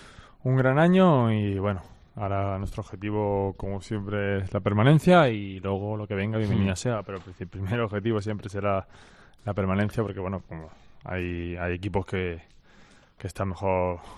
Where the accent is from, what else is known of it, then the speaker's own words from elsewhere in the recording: Madrid, Community of Madrid, Spain; also born or lived in Seville; now in Pozuelo, Spain; Yo de Carabanchel.